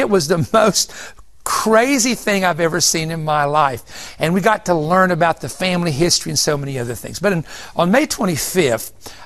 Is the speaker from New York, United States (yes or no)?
no; Parsons, West Virginia, United States; born there; She was born in Parsons, West Virginia, 18 months apart. I was born in Parsons. She was born in Parsons. Same hospital, same doctor.